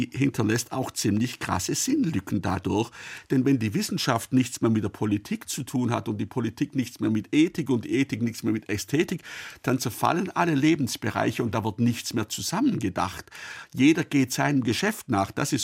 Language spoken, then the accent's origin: German; Baden-Württemberg, Germany; born there; Ich bin in Oberschwaben geboren, das war auch bis 1806 Vorderösterreich.